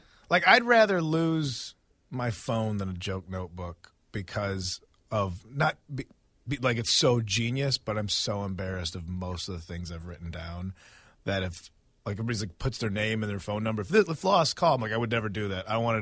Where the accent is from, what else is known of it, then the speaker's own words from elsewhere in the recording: Addison, Illinois, United States; now in Los Angeles, United States; Yeah. I grew up in Addison. It's funny. Like, I did comedy here for 4 years. And then I moved to L.A., and I've been in L.A. for 12.